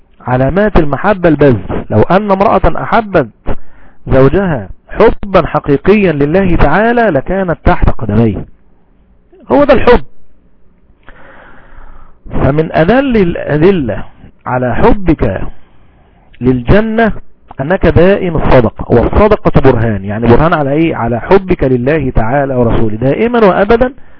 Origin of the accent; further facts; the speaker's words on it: Egypt; ودي أعظم مصيبة وقع فيها المسلمون الآن لا سيما عندنا في مصر